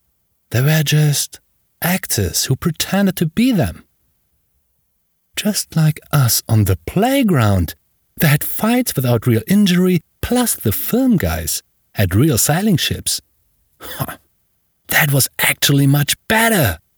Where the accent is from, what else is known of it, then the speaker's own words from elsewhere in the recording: Berlin, Germany; I grew up in East Berlin, and like all of us back then, we were limited by the wall in front of our noses.